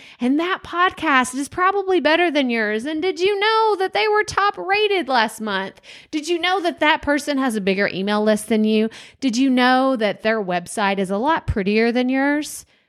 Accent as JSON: {"language": "English", "town": "Athens", "region": "Texas", "country": "United States", "tie": "born or raised there", "said": "It was Athens. That's my hometown. And Corsicana, like, they were rival schools growing up."}